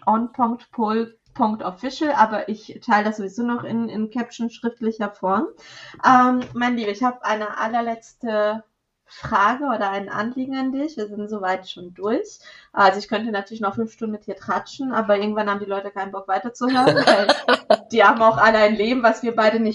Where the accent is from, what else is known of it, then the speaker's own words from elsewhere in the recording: Portugal; German is a second language; now in Germany; Ich komme ja aus Portugal, ne? Ich bin ja Portugiesin, ich bin in Portugal aufgewachsen